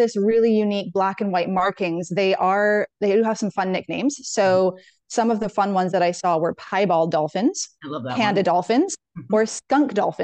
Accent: Scotland, United Kingdom; because I'm from the North Shetland Islands in the Atlantic.

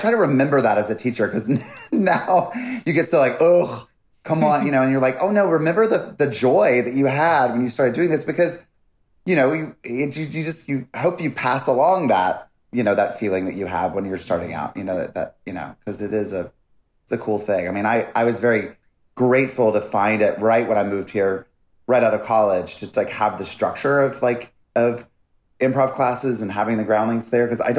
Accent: North Carolina, United States; like growing up in North Carolina.

